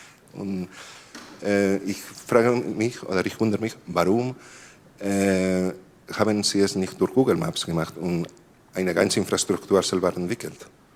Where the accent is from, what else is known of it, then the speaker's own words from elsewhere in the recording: Spain; German is a second language; ich komme aus Spanien. Ich komme aus Spanien und bei mir in die Bergen, wo meine Familie herkommt, es ist ein Tal, wo viele Wasserquellen sind.